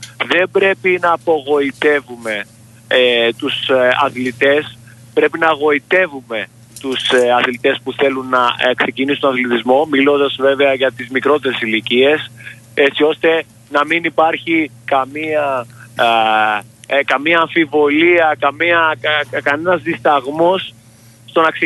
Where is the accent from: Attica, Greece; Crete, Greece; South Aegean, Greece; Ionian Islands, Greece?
Crete, Greece; Chania; now in Thessaloniki, Greece; Όχι, μένω στην Θεσσαλονίκη μόνιμα, ναι. Που τα τελευταία χρόνια έφυγα από τα Χανιά